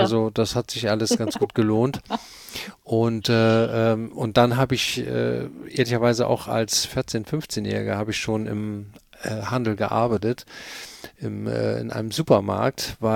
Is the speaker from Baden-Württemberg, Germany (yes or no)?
no; Cologne, North Rhine-Westphalia, Germany; also born or lived in Hamburg; im zarten Alter von 3 habe ich nicht die Entscheidung getroffen, sondern mein Vater ist versetzt worden und dann haben wir die nächsten 15, 16 Jahre habe ich dann in Köln gewohnt, da bin ich ja auch groß geworden.